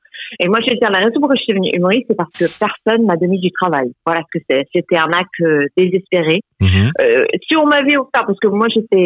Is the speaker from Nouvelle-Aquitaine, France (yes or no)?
no; Brittany, France; also born or lived in Zimbabwe; un peu de mon chez-moi quand j'ai grandi en Bretagne